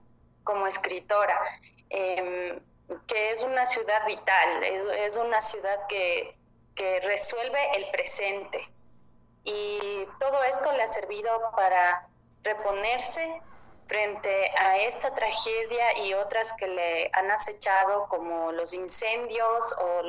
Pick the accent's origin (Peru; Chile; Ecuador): Ecuador; Y lo que también me deja como periodista y como ecuatoriana es una crítica que deberíamos todos llamarnos a cambiar.